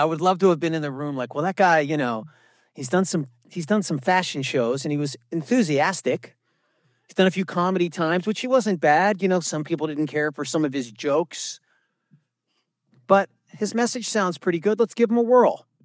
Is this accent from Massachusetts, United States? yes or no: yes; Massachusetts, United States; Anyways, I grew up in Boston, south of Boston, in a quiet Massachusetts town.